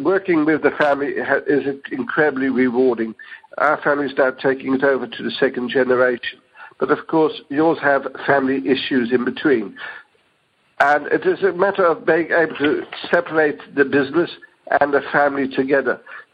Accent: Netherlands; English is a second language; moved away as an adult; now in Australia; I came to Australia. I'm originally from Holland. You can detect my accent. In 1974. So I came as a student.

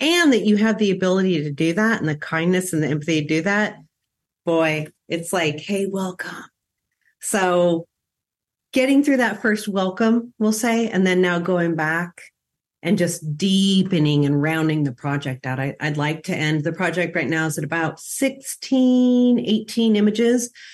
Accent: United States; But as an American, that's always more than they have.

